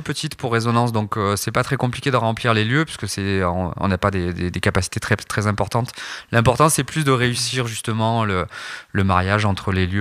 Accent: Carpentras, Provence-Alpes-Côte d'Azur, France; Quand je suis à Carpentras, je suis chez moi, c'est sûr, tu vois.

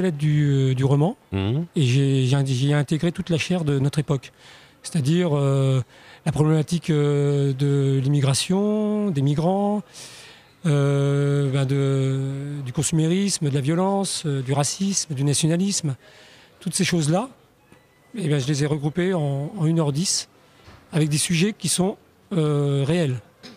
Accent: Livry-Gargan, Île-de-France, France; C'est Livry-Gargan à côté.

